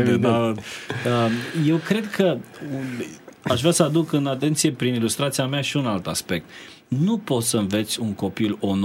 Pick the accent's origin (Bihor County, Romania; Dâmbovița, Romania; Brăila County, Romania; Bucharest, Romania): Brăila County, Romania; Brăila; Eu nu știu să not. Deși sunt din Brăila.